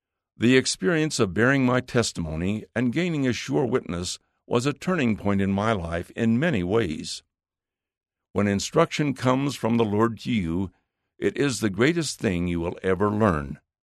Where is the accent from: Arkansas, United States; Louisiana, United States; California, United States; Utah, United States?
Utah, United States; Salt Lake City; I grew up in Salt Lake City, Utah, in a predominantly Latter-day Saint environment